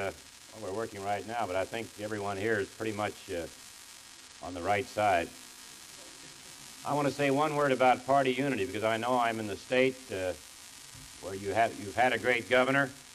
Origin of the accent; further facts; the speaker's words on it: Russell, Kansas, United States; It was either going to be San Diego or my hometown of Russell, Kansas.